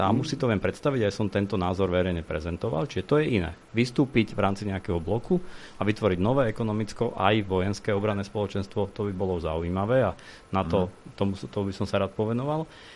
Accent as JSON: {"language": "Slovak", "town": "Trnava", "region": "Trnava Region", "country": "Slovakia", "said": "Ja dokonca pochádzam z Trnavy, takže ten problém poznám."}